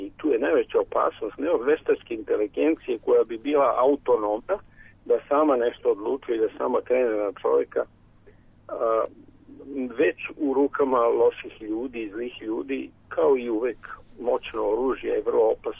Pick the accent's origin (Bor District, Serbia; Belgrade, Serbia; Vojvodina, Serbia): Bor District, Serbia; Bor; Ja se sećam kad sam bio klinac nekada u Boru, ja sam iz Bora